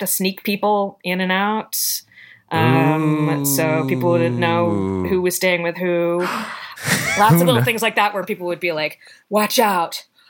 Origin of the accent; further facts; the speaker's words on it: Richmond, Virginia, United States; Richmond, Virginia.